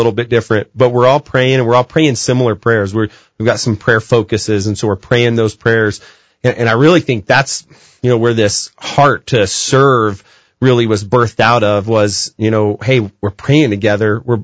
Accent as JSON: {"language": "English", "town": "Albuquerque", "region": "New Mexico", "country": "United States", "tie": "born or raised there", "also_born_or_lived": "Texas", "said": "And I grew up here in Albuquerque, have a heart for our city, moved away and went to Bible school in Texas"}